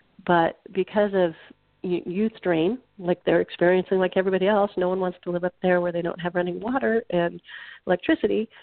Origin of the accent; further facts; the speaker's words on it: Nebraska, United States; And I'm not a conservationist because, you know, I'm from Nebraska.